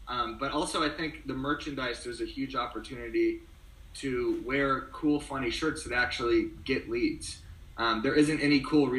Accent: Arizona, United States; I don't hate them. I grew up in Arizona, so I was a Suns fan, but they've been pretty god-awful.

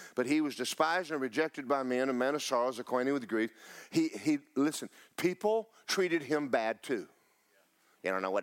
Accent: Florida, United States; every time I go someplace, they'll look at me and go, where are you from? I said, Florida.

